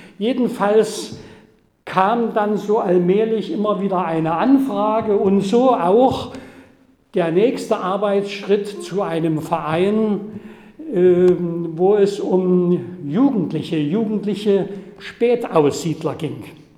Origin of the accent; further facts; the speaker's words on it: Saxony, Germany; Ich bin Sachse, genauer gesagt Oberlausitzer, in der Nähe von Herrnhut geboren und lebe seitdem, wie Sie sehen, ein langes Leben schon in Sachsen